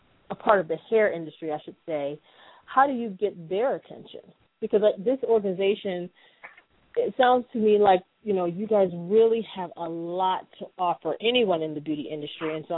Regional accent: Maryland, United States; I know when I'm from Maryland and I got my makeup license in Maryland

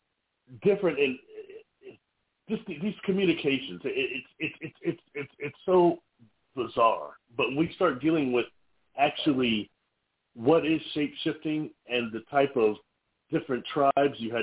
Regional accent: Midwest, United States; I said, look, I'm from the Midwest.

